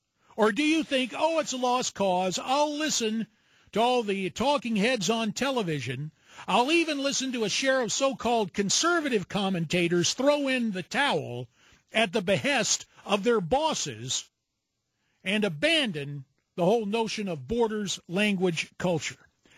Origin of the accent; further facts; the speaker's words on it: Arizona, United States; this is the gang that took my home state of Arizona to court